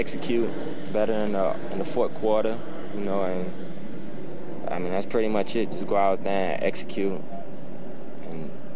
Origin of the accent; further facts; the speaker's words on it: New Orleans, Louisiana, United States; I mean, I grew up in New Orleans, so I'm a big Saints fan, yeah.